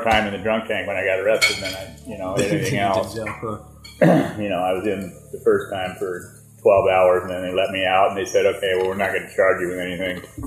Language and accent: English; Portland, Oregon, United States; I grew up in Portland.